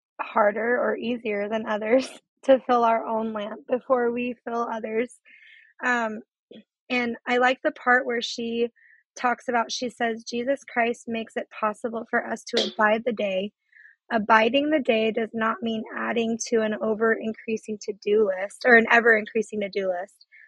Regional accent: Twin Falls, Idaho, United States; I'm from Twin Falls, Idaho, so there's a lot of members in the area.

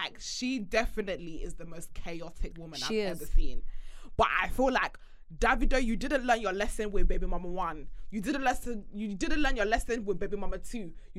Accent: Jamaica; Obviously, I'm Jamaican, so why wouldn't she?

